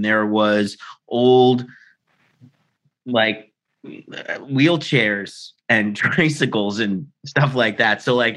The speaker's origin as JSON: {"language": "English", "town": "Staten Island", "region": "New York", "country": "United States", "tie": "born or raised there", "said": "so I grew up in Staten Island, New York in the 80s, like 70s and 80s."}